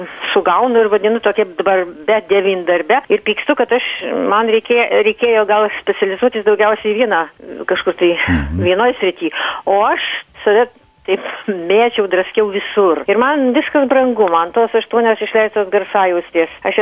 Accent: Vaickūniškės, Alytus County, Lithuania; accent: Dzūkian; Tarp Metelių ir Sirių yra toks Vaickūniškės kaimas, netoli Dusios ir Metelio ežerų.

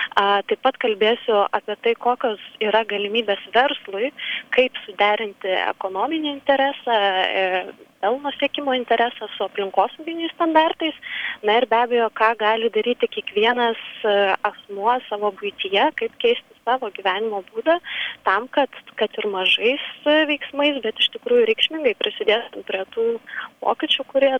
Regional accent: Alytus, Alytus County, Lithuania; Taip, man iš tikrųjų labai malonu, kad mano gimtasis miestas Alytus kelia šį išties visiems Lietuvos miestams nepaprastai svarbų klausimą.

